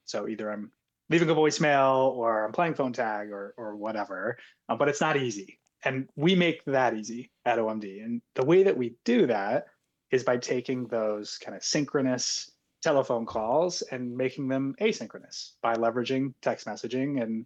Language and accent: English; Vermont, United States; Vermont is near and dear to me. I grew up here.